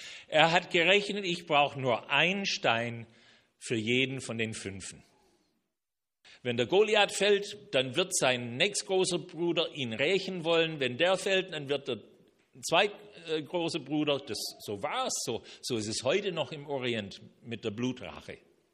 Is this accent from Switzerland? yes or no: no; Canada; now in Germany; In meiner Kindheit in Kanada